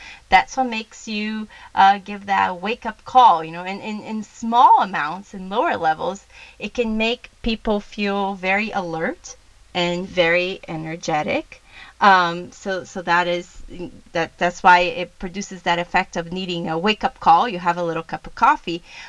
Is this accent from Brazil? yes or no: yes; Brazil; I grew up in Brazil, and Brazil is such a huge coffee country.